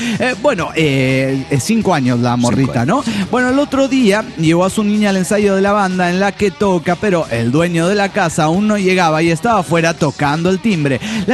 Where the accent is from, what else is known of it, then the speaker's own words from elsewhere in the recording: Mexico City, Mexico; mexicano.